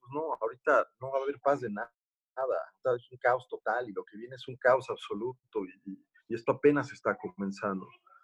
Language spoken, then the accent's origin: Spanish; Mexico; Es la única forma que vamos a poder subsistir como mexicanos